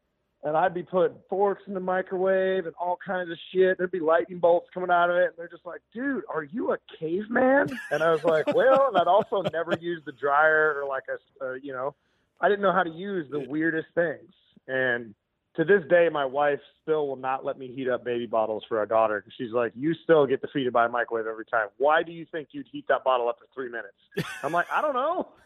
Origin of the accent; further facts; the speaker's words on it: Kila, Montana, United States; So I was born in the Flathead Valley in 1985.